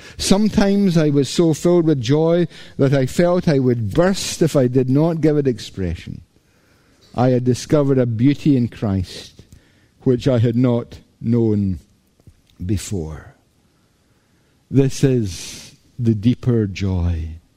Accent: Scotland, United Kingdom; Maybe it's because I'm Scottish

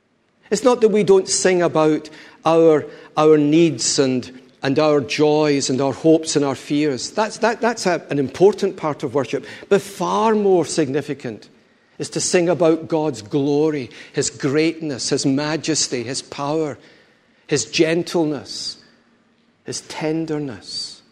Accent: Scotland, United Kingdom; we have the ability, we're very Scottish, so we don't do it very well, to turn round and look at one another.

